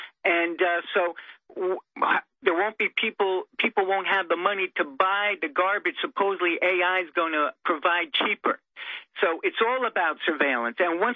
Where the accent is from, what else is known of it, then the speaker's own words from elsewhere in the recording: New York, United States; I'm a New Yorker. I don't live in the city.